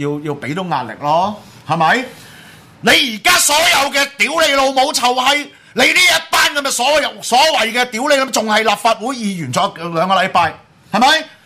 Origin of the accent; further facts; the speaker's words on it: Hong Kong; 即係呢一樣嘢係我哋香港人除咗要繼續爭取我哋嘅民主自由之外